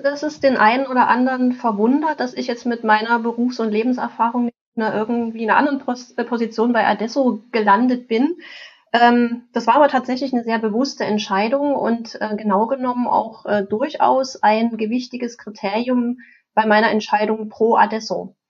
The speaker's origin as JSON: {"language": "German", "country": "Germany", "tie": "born or raised there", "said": "ich bin in der DDR aufgewachsen"}